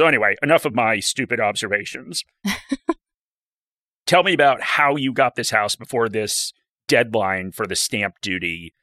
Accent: United States; now in Sydney, Australia; I guess as an American that moved here, it's hard to explain how expensive houses are here.

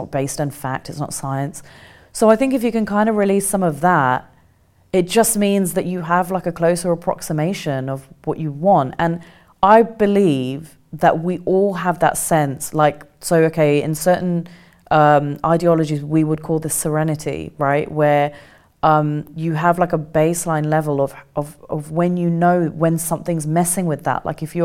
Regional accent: South East England, United Kingdom; when we came back to England, we grew up in Kent, so we grew up in a very in a very white dominated area.

